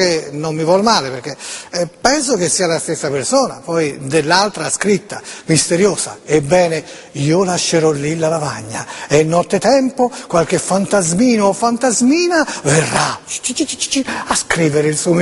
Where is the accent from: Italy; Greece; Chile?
Greece; va bene che io provengo dalla Grecia, ma non lo so il greco, sinceramente